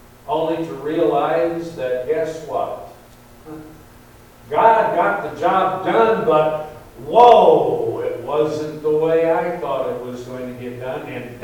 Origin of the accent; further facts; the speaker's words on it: Oklahoma, United States; now in Michigan, United States; You know, I grew up in Oklahoma. And I've told you before, you people here in Michigan, you have some nice, clean-looking rivers.